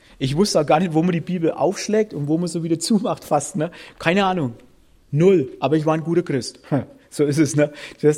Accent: Bavaria, Germany; now in Lake Constance, Germany; komme vom Bodensee, im Augenblick wenigstens, ursprünglich geboren, aufgewachsen in Oberfranken, direkt an der Grenze zur ehemaligen DDR. Dort kam ich zum Glauben an Jesus Christus, als ich 24 Jahre alt war.

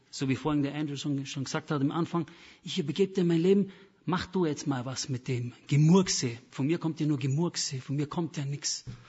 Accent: Indonesia; Ja, liebe Geschwister, bei uns in Indonesien sagt man Shalom.

